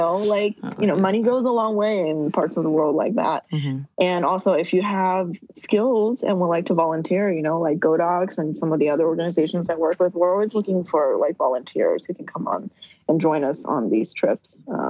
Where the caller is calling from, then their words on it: Moldova; I'm calling you from Moldova right now.